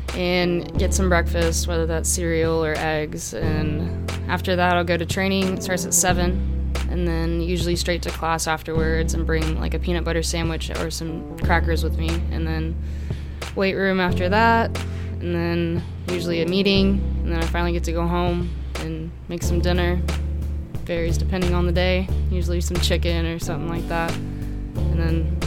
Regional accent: Gonzales, Texas, United States; also born or lived in College Station; Well, I grew up in Gonzales, Texas, and we have a lot of land out there

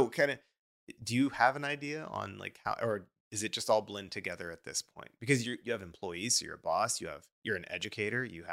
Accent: Dallas, Texas, United States; now in Houston, United States; I grew up in Dallas and was bred to hate Houston. Right? It was just a brainwashing that was a part of the curriculum as you grow up in Dallas. And then we move here in 2014.

